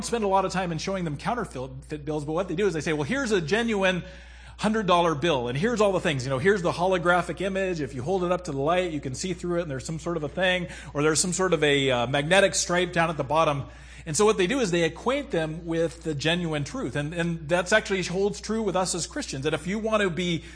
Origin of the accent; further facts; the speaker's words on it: United States; I mean, you know, I grew up in America